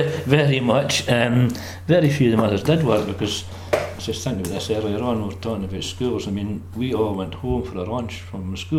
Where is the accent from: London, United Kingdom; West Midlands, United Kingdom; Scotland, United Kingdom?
Scotland, United Kingdom; Kirkmain; I was born in Ballinlough Farm, which is just down the road in Pitcairnock Estate. Moved to the village in, I don't remember it, but I moved to the village when I was two, apparently, and was brought up in the village.